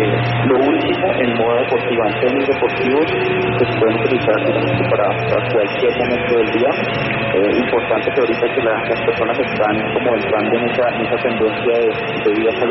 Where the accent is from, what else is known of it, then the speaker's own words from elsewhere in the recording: Cali, Valle del Cauca, Colombia; Yo soy de Cali.